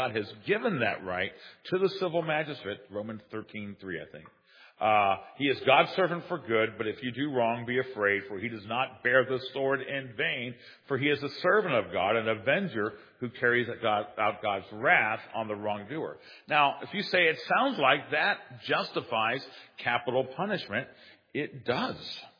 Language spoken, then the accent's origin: English; United States; You know, I'll say this as an American citizen, so we participate, we vote, we engage in the process.